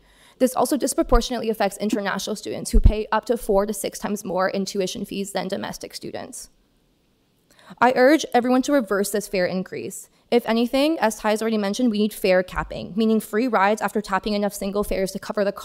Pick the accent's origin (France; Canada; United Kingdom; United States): Canada; Toronto, Ontario; I grew up in Don Valley West, and for most of my life I've been riding the TTC, whether it be attending classes, working, or visiting family and friends. While I currently live in Parkdale High Park, I work in Scarborough Rouge Park